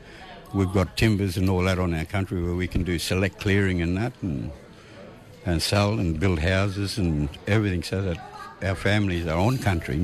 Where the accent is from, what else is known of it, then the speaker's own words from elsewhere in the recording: Mona Mona Mission, Queensland, Australia; also born or lived in Gordonvale / Ingham / Palm Island; It's Mona Mona Mission outside of Caranda, Gordon Vale, Ingham, Palm Island.